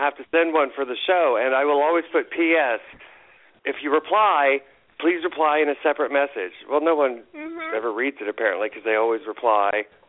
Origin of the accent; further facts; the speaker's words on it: Indiana, United States; I had a lot of cousins who I grew up in Indiana, and they were in Illinois.